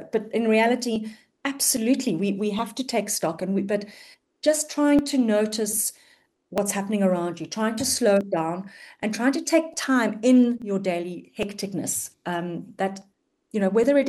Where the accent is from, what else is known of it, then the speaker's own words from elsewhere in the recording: Cape Town, Western Cape, South Africa; I'm from Cape Town.